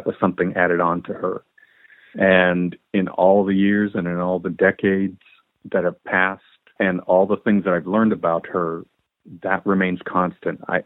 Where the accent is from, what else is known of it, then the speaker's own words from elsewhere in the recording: Canada; now in Los Angeles, United States; And I'm actually Canadian, live in the United States, and I've lived in Los Angeles for 30-odd years